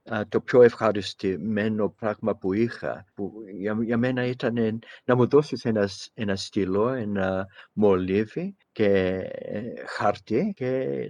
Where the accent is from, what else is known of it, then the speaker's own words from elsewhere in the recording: Australia; Μιλούσαμε ελληνικά στο σπίτι. Αλλά οι ρίζες μου δεν είναι χωμένες πολύ βαθιά, γιατί μεγάλωσα εδώ, στην Αυστραλία.